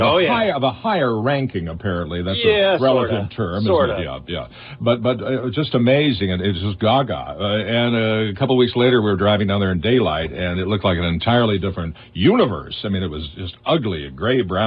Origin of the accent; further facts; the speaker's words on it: St. Louis Park, Minnesota, United States; As a kid, I remember, I grew up in St. Louis Park, and as a very, very small boy, my father one night was driving the family in the old automobile there down Washington Avenue.